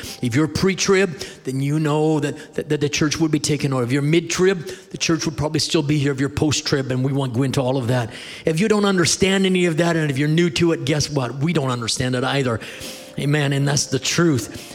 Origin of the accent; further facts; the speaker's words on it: Canada; also born or lived in Maine, United States; I am a Canadian, man, I have lived in Maine, I've traveled around the world, and so my accent is terrible, okay?